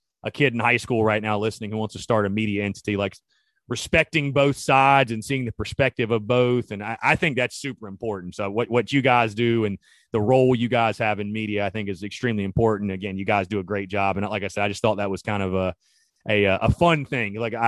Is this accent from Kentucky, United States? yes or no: no; North Augusta, South Carolina, United States; We grew up around the North Augusta area, whatever.